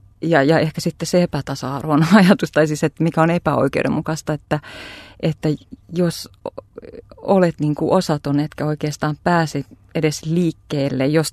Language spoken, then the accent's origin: Finnish; Joensuu, North Karelia, Finland; born there; also born or lived in Nurmes / Mikkeli / Savonlinna; Mä oon Joensuussa syntynyt, asunut Nurmeksessa, Mikkelissä, käynyt kouluja Savonlinnassa, joten mulla on niin kuin aika monelta paikkakunnalta sieltä tausta.